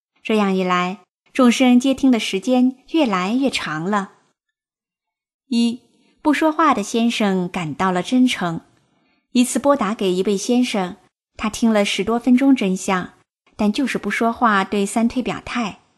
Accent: China; 作为一个中国人，我很自豪。

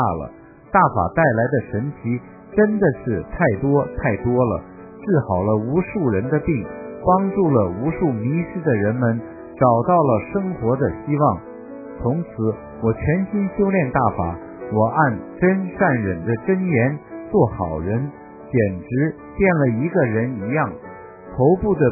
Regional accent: Northeast China, China; 我是东北的大法弟子

